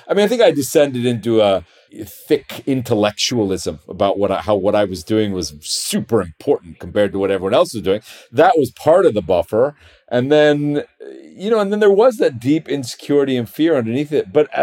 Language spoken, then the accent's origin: English; New York, United States; my whole family's from Houston, Texas, and I was you know, I mean, I grew up in New York